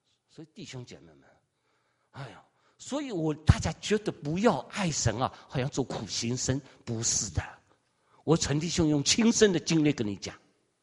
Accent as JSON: {"language": "Chinese", "country": "United States", "said": "我说我是从美国来的，我不知道到 Victoria 看什么"}